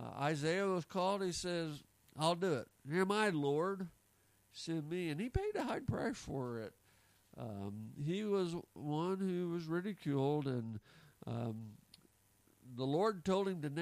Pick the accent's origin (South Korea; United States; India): United States; Hatch, New Mexico; I grew up in Hatch, New Mexico. We're known for chili, chili capital of the world.